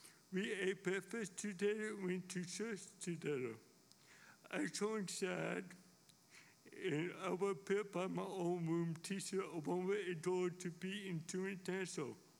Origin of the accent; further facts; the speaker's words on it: West Palm Beach, Florida, United States; born there; I was born in St. Mary Hospital in West Palm Beach, Florida. I have older brother and sister.